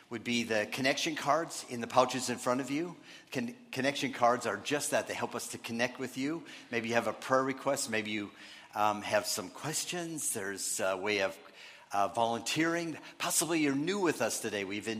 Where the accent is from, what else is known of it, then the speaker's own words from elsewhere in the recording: Minnesota, United States; Well, a lot of you know that I was brought up in Minnesota, and when I've talked about my religious upbringing in Minnesota, I've not always couched it in real positive terms. I was brought up Lutheran